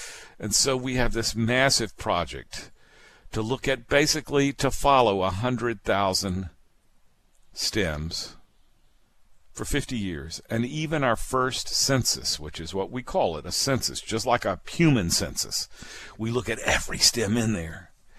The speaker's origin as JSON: {"language": "English", "region": "Mississippi", "country": "United States", "tie": "born there", "also_born_or_lived": "Alabama", "said": "Look, I was born in Mississippi, I just got to confess to you another part of my secret. I was born in Mississippi. You know how far away that is. But we ended up in Alabama."}